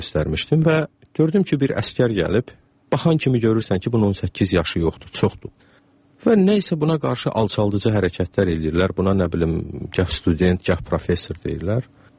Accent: Shamkir, Shamkir District, Azerbaijan; also born or lived in Ganja; o zaman Şəmkirdə doğum evi olmayıbdı. Amma Şəmkirdə böyümüşəm, 7 yaşıma dək Təzəkənddə, sonra rayon mərkəzində, məktəb yaşımacan nənəmin babamın yanında böyümüşəm.

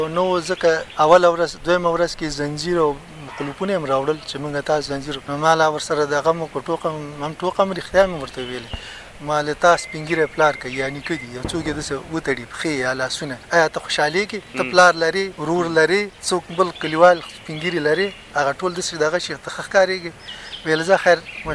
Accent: Nangarhar, Afghanistan; چې زه خپله د ننګرهار یم

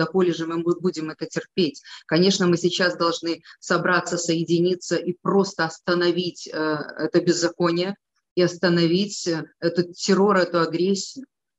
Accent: Belarus; Я белоруска.

